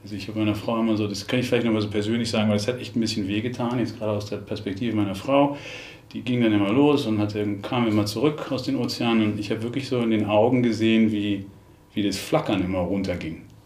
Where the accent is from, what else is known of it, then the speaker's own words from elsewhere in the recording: Berlin, Germany; Ich bin Berliner, ne?